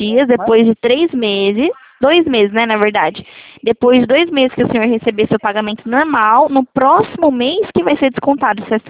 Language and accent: Portuguese; Presidente Prudente, São Paulo, Brazil; Eu sou de Presidente Prudente.